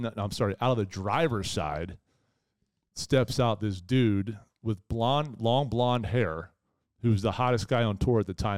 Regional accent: Baltimore, Maryland, United States; And I'm being from Baltimore, think about that.

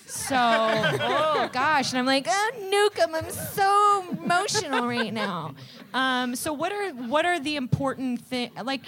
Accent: Ohio, United States; also born or lived in New York; I'm from Ohio originally. And we always had campaign ads. And when I was a New Yorker, I'm like, oh, we're actually getting campaign ads.

